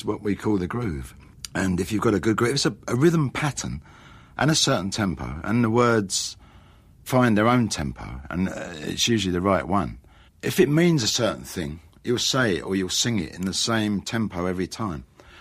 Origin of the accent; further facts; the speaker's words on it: Upminster, London, United Kingdom; I grew up in Upminster, and I grew up with a local accent, and I've savoured it.